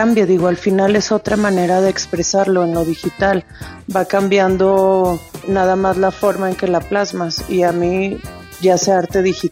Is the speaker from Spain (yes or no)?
no; Mexico; muy contenta de estar aquí en mi país otra vez